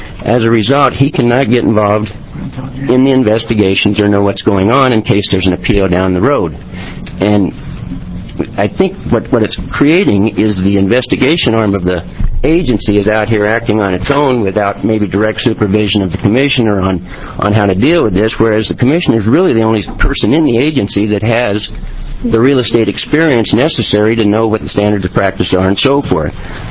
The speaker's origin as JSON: {"language": "English", "town": "Medford", "region": "Oregon", "country": "United States", "said": "I'm from Medford."}